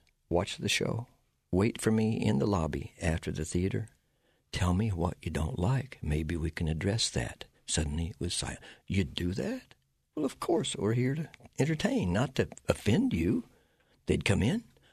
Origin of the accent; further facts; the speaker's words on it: Texas, United States; she rose up in Canada in a ballet company, and I grew up in Texas screaming and playing rock and roll.